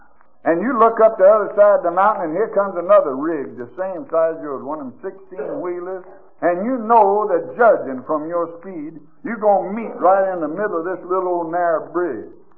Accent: Arkansas, United States; I come from Arkansas, and there's lots of smart folks come from there.

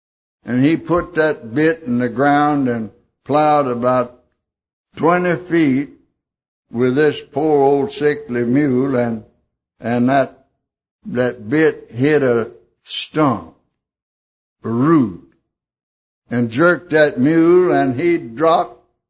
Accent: Arkansas, United States; Well, I come from Arkansas by request, but I can go back now.

